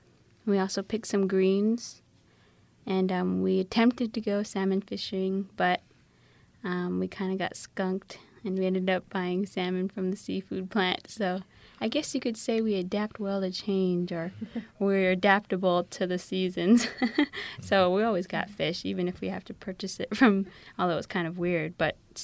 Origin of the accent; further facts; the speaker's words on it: Nome, Alaska, United States; from Nome. Grew up here.